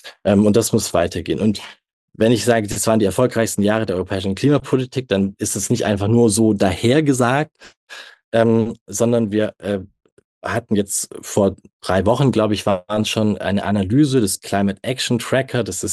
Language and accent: German; Stuttgart, Baden-Württemberg, Germany; ich komme ja aus Stuttgart, meine Region, die es jetzt schon echt hart getroffen hat.